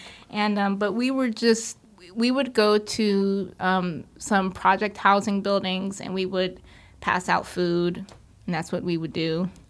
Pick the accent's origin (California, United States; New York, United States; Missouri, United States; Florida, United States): New York, United States; Staten Island; it's definitely different than what I grew up with in Staten Island, in the city.